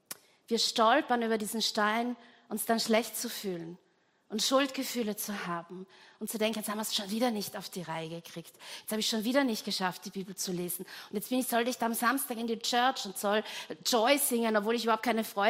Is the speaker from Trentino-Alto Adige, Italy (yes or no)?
yes; Trentino-Alto Adige, Italy; also in Südtirol, da wo ich herkomme, gab es immer die Trophäe, wer der Palmesel wird.